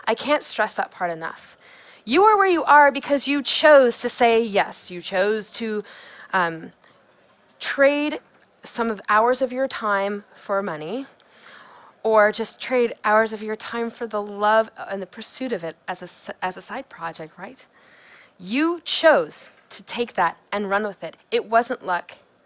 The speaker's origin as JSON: {"language": "English", "town": "Kansas City", "region": "Missouri", "country": "United States", "said": "No, I'm from Kansas City, Missouri. So right in the middle where it's flat and we have great barbecue."}